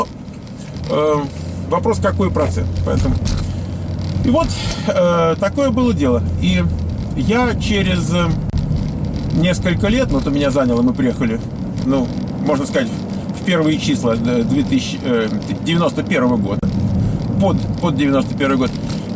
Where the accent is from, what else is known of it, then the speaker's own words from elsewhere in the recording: Moscow, Russia; я из Москвы, Свет моя из Киева